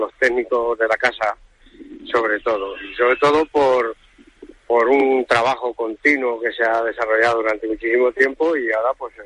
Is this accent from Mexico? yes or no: no; Spain; Sí, sí. Yo soy español.